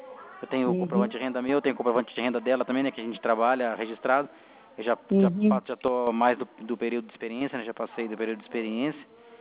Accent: Pinhal, São Paulo, Brazil; Que eu tô trabalhando aqui em Mogi Guaçu. E eu sou de Pinhal.

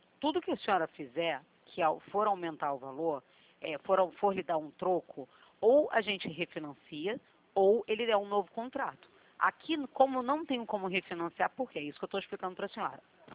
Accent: Rio de Janeiro, Brazil; Sou do Rio.

